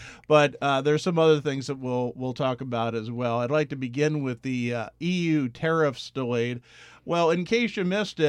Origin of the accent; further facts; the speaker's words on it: Pennsylvania, United States; Yeah, I grew up outside of Philly.